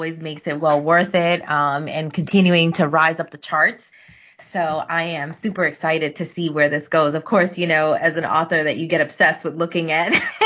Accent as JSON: {"language": "English", "region": "New York", "country": "United States", "tie": "born or raised there", "said": "that was something that I loved, you know, growing up in New York."}